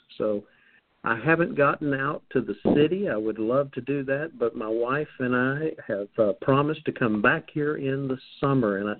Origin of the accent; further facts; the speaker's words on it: Houston, Texas, United States; And being born and raised in the Bio City, as they call it, or Bayou, depending on what part of Houston you were born in, I'm thankful that I don't have to deal with cold weather.